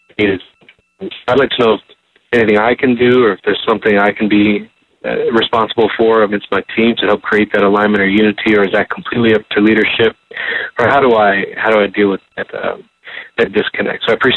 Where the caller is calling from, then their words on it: Lakeland, Florida, United States; I'm calling from Lakeland, Florida.